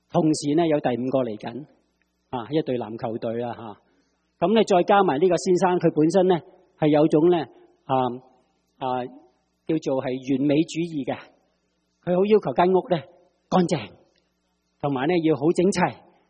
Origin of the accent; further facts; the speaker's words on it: Guangdong, China; 我哋广东人话咩啊？